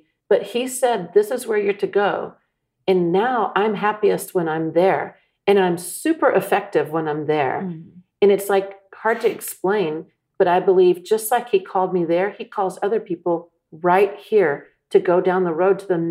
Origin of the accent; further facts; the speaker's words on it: Austin, Texas, United States; You know, this is my home. I grew up in Austin.